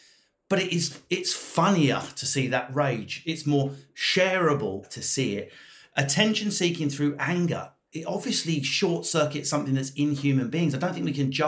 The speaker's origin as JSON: {"language": "English", "country": "United Kingdom", "said": "because I'm British"}